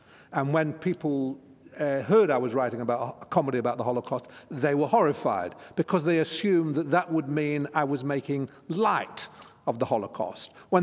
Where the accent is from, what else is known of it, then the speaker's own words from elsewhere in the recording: England, United Kingdom; I have an advantage in being an English and a Jewish writer, and I don't know which comes first. I think the English comes first.